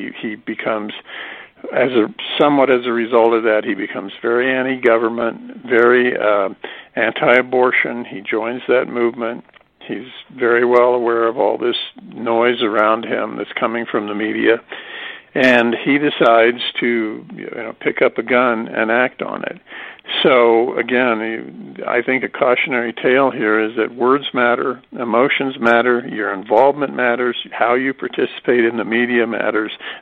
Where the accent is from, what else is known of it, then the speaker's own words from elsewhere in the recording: Kansas, United States; you know, I'm from Kansas. Kansas has had, you know, some very notorious crimes.